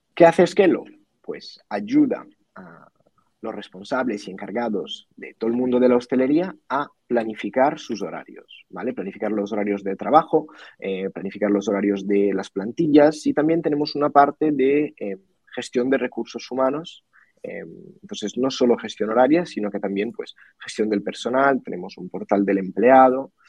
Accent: Italy; Spanish is a second language; also born or lived in Spain / Portugal; now in Ireland; soy italiano. ¿Vale? Uh-huh. Entonces, nacido y crecido, pero no mucho más, porque me fui muy pronto. Estuve en España, luego en Portugal

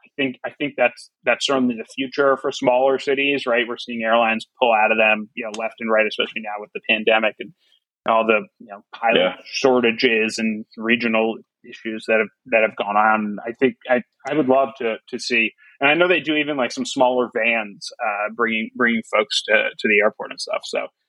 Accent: Florida, United States; I grew up in South Florida. So, you know, I'm very much warm blooded.

